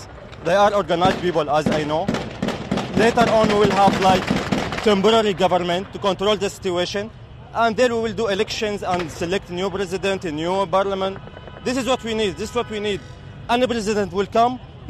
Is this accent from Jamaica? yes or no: no; Damascus, Damascus Governorate, Syria; from Damascus.